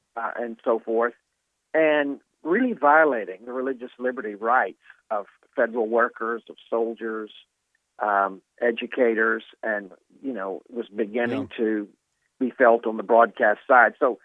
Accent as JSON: {"language": "English", "region": "Texas", "country": "United States", "tie": "born or raised there", "also_born_or_lived": "Dallas", "said": "That's right. I'm a native of Texas, East Texas."}